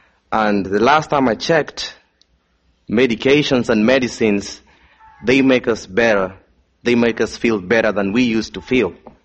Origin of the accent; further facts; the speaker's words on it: Kenya; I know Kenyans are famous for running, and being a Kenyan myself, there's no way a Kenyan or a footman can be compared to a running horse, right?